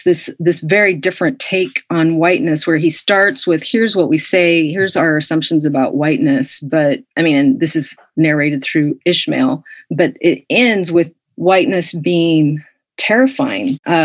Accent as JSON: {"language": "English", "country": "United States", "said": "that definitely reflects the fact that I'm an American and that this is what I've spent a lot of time studying and thinking about."}